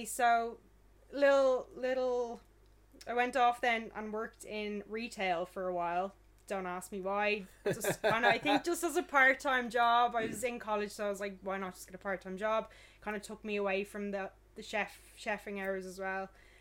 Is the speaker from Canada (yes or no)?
no; Howth, Leinster, Ireland; So I'm from Howth and there's plenty of restaurants there, yeah.